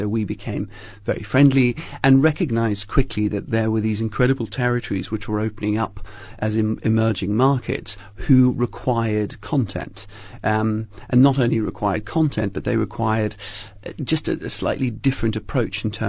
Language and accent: English; Cape Town, Western Cape, South Africa; now in United Kingdom; I was born and raised in Cape Town, left for a period of time, and I completed my schooling in the UK, but then came back, and I was a student at UCT, and then I've been living back in the UK for about 15 years now.